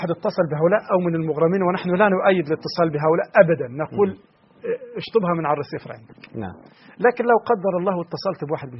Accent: Egypt; وعندنا في مصر في شيء يحدث في مصر تقريبا أو سوريا وتركيا

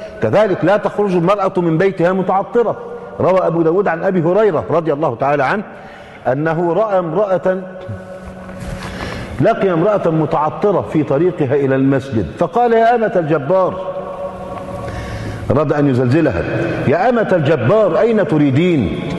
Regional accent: Egypt; المخيط الإبرة الكبيرة بيسموها عندنا في مصر النيبر

